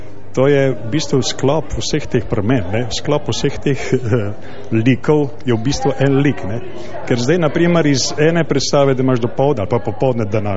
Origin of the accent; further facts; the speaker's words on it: Tržič, Upper Carniola, Slovenia; iz Krana, pravzaprav iz Tržjoga. Če vam je znano, kje to, to je v bistvu največje mesto pred Kranjem, da je v bistvu stane že malo po jarmoli in smo da že Krančani.